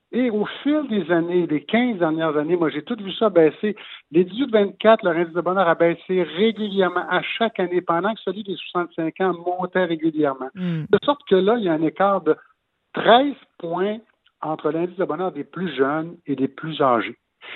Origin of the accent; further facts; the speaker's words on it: Quebec, Canada; now in Québec, Canada; Moi, je viens du Saguenay originalement, puis je ne retournerai pas au Saguenay.